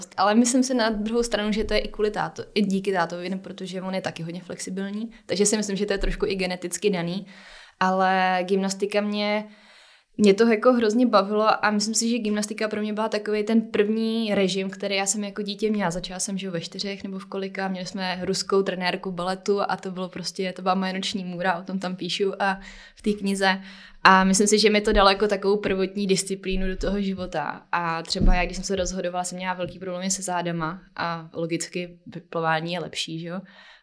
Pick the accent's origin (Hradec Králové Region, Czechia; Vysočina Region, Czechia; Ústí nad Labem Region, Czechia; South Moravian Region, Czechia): Ústí nad Labem Region, Czechia; Chomutov; jsem z Chomutova z malého města, nemáme tam profesionální podmínky